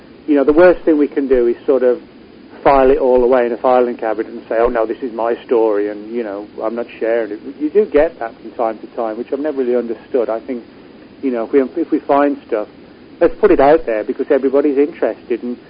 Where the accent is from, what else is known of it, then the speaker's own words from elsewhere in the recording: West Midlands, United Kingdom; But no, I'm English. But I was born in England, grew up in central England, about 20 miles from a city called Birmingham. Birmingham's about 120 miles north of London. I was about 20 miles north of Birmingham.